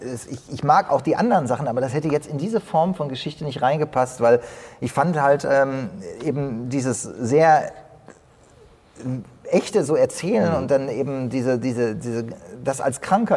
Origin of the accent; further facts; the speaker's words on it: Unna, North Rhine-Westphalia, Germany; das ist eigentlich, wo ich herkomme. Ich habe hier damals schon als 13-Jähriger Horrorfilme gedreht und so, die sind unfreiwillig Komödien geworden mit zwei Kumpels hier aus Unna